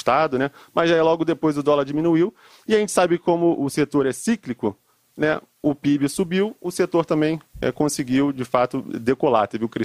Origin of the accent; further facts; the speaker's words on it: Rio de Janeiro, Brazil; Tipo assim, eu sou do Rio, né?